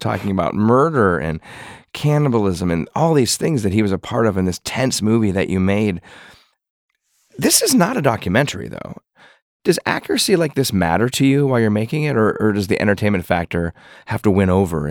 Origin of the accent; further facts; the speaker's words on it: Akron, Ohio, United States; oh, yeah, I grew up near Akron, Ohio. I graduated high school around that time.